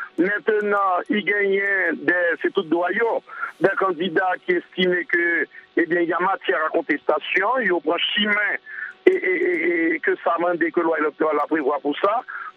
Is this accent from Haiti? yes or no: yes; Haiti; me dit, en tant qu'haïtien, après le passage et l'inondation que tu gagnais